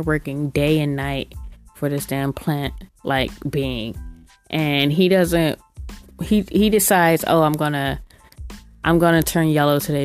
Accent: California, United States; I say vibey, cause I'm from California

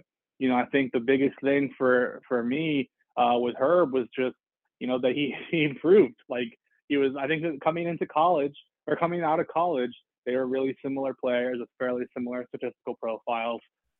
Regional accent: Los Angeles, California, United States; I'm a Lakers fan originally. I'm from Los Angeles.

